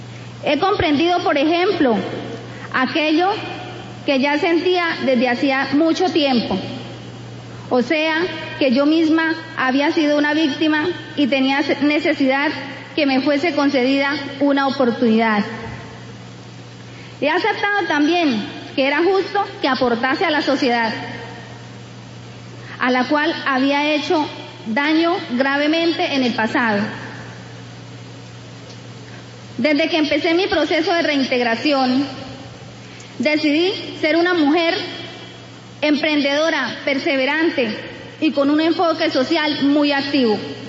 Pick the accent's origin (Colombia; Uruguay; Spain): Colombia; Barrancabermeja, Santander; vengo desde Barranca Bermeja, Santander. A los 16 años, siendo una adolescente campesina, fui reclutada por uno de mis hermanos para las Autodefensas Unidas de Colombia.